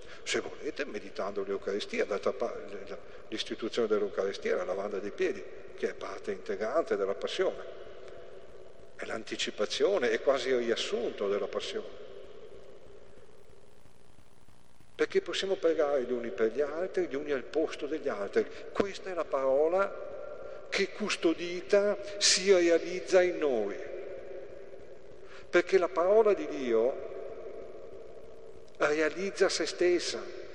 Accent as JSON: {"language": "Italian", "region": "northern Italy", "country": "Italy", "said": "né io né Donato siamo romani. Io ovviamente sono del nord."}